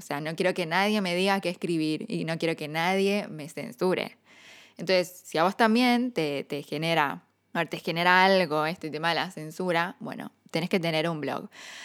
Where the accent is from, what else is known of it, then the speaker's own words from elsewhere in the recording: United States; first language English; Spanish is a second language; Yo crecí en Estados Unidos, creo que nunca lo dije, pero bueno, es como que inglés es casi mi lengua materna, porque es la lengua en la que yo aprendí a hablar.